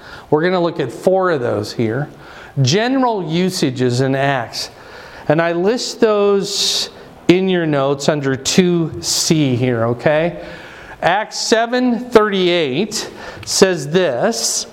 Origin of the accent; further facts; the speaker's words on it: Fort Dodge, Iowa, United States; My dad we used to go out and play when I grew up in Fort Dodge. My two brothers and I, we'd be out wherever it was, and dad had to whistle.